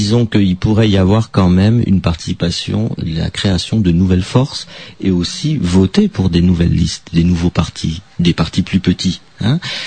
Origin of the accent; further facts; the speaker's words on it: Île-de-France, France; Moi je vais parler des communes ici en Seine-Saint-Denis, enfin, parce que moi, je suis de Seine-Saint-Denis, la commune où je suis